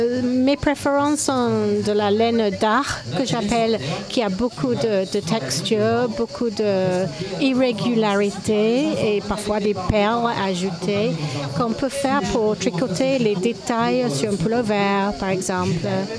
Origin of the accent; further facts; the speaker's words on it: England, United Kingdom; French is a second language; je suis anglaise.